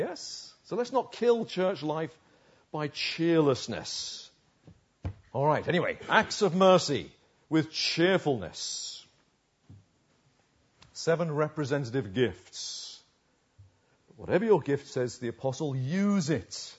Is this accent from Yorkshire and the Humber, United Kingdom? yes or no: no; Uxbridge, London, United Kingdom; When I was a boy growing up in Uxbridge, I didn't grow up in a Christian home. There weren't Christians around me.